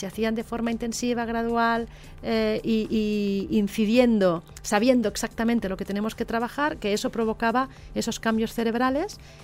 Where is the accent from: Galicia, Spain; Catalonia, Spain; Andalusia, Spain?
Catalonia, Spain; Yo soy catalana